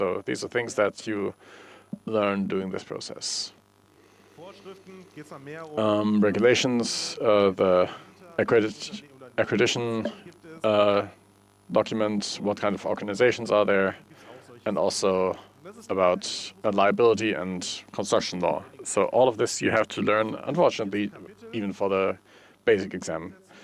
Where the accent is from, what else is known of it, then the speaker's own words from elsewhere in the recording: Berlin, Germany; As I said, I'm from Berlin.